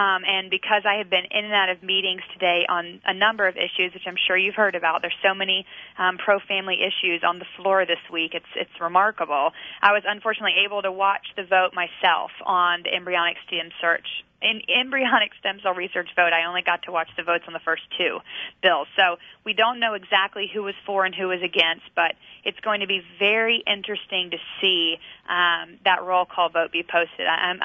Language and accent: English; North Carolina, United States; I'm from North Carolina, and I had two members in North Carolina with 100% voting records vote the wrong way